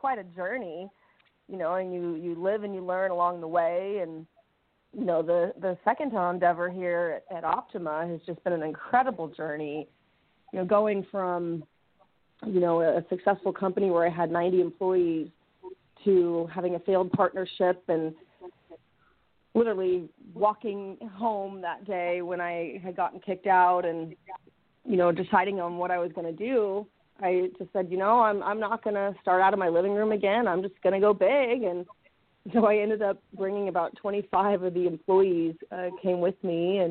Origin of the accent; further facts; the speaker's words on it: Las Vegas, Nevada, United States; now in Southern California, United States; I am from Las Vegas, Nevada, which is not many people grow up in Las Vegas and actually move out. And I've been here in Southern California after graduating University of Arizona for about 20 years now.